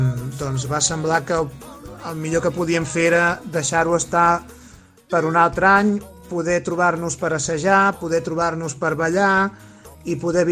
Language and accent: Catalan; Súria, Catalonia, Spain; tinc 47 anys, soc de Súria i soc caramellaire.